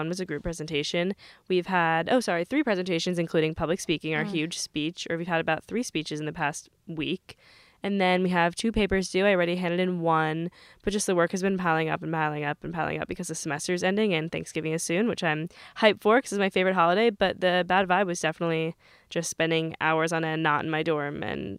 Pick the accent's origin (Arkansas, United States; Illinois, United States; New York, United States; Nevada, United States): New York, United States; okay, I'm from New York, but other than walking in and out of the city or walking around the city, I'm in my car.